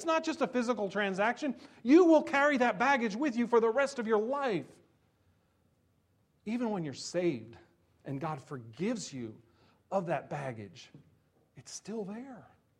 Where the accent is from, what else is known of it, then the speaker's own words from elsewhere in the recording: New Jersey, United States; my culture that I grew up in New Jersey